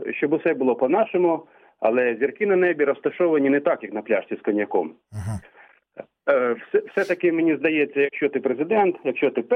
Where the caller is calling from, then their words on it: Poltava, Poltava Oblast, Ukraine; з Полтави.